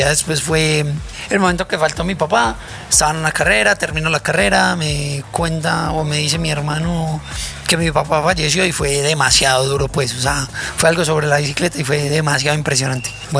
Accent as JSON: {"language": "Spanish", "town": "Sabaneta", "region": "Antioquia", "country": "Colombia", "tie": "born or raised there", "said": "Soy ciudadano acá de Sabaneta. Nací y toda la vida he vivido acá en Sabaneta."}